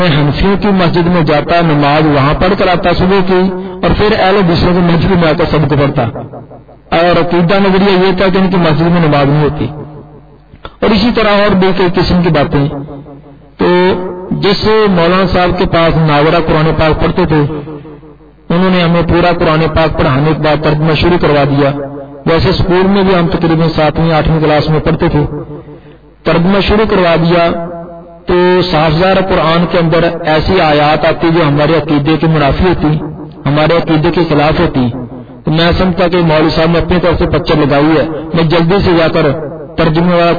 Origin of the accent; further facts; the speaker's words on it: Renala Khurd, Punjab, Pakistan; گاؤں جو ہے یہ ضلع اوکاڑا کے قریب ہی رنالا خرد، وہاں گاؤں ہے چک 21L، تو وہاں ہی میری پیدائش ہے اور ابتدائی تعلیم بھی وہاں ہے۔ اب بھائی طور پر میں بریلوی خاندان سے تعلق رکھتا تھا